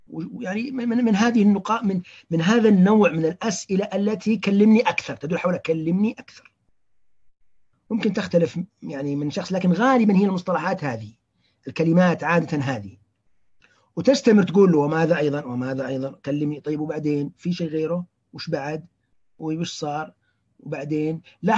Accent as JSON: {"language": "Arabic", "region": "Najd", "country": "Saudi Arabia", "said": "احنا بالعاميه عندنا في نجد نقول تكسير الكلام، يكسر الكلام"}